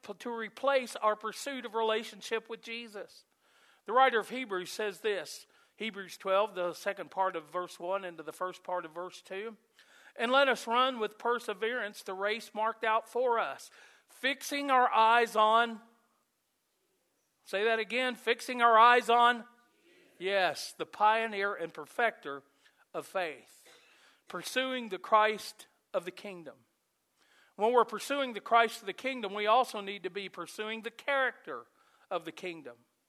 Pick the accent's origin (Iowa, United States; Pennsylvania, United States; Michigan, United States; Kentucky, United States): Kentucky, United States; also born or lived in Indiana; I grew up in Kentucky. I spent 9 years ministering in Indiana.